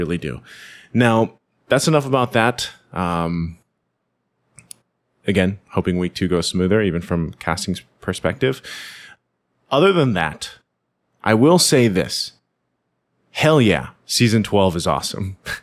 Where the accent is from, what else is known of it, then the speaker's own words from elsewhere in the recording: Philippines; But I am also hoping, as a Filipino and someone here in the Philippines, and we're hosting M5